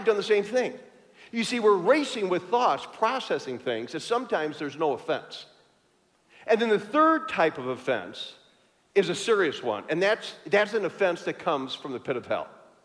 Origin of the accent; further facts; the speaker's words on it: Chicago, Illinois, United States; I grew up in Chicago.